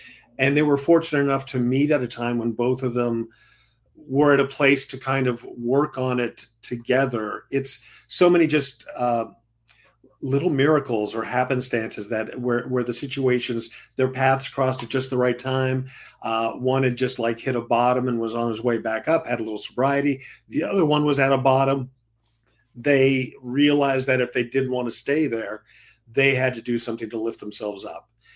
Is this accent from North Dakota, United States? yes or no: yes; North Dakota, United States; I grew up in North Dakota, where we had a town of about 1,000 people, and we had like 6 active bars.